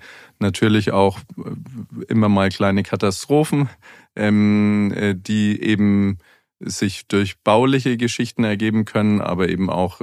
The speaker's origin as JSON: {"language": "German", "town": "Nuremberg", "region": "Bavaria", "country": "Germany", "said": "In meiner Jugendzeit, ich bin selber Nürnberger"}